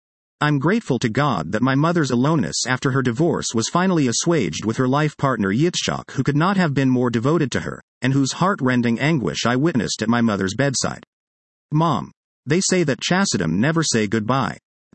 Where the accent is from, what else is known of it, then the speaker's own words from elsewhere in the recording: Florida, United States; As children growing up in Florida, my mother often took us to Disney World.